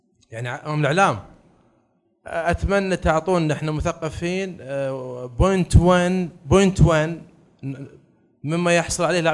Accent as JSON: {"language": "Arabic", "country": "Bahrain", "tie": "born or raised there", "also_born_or_lived": "Al-Ahsa, Saudi Arabia", "said": "من مواليد الأحساء، هاجر الوالدي البحرين وعمري سنة، درست سكنت 20 سنة البحرين، بدأت تأليف عمري 13 سنة البحرين"}